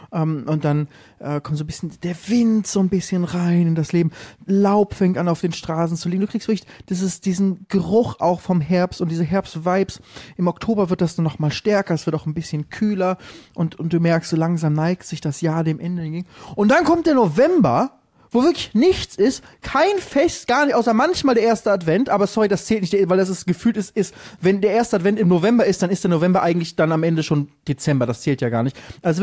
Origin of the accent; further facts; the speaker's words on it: Northern Germany, Germany; Ich komme selbst aus dem Norden.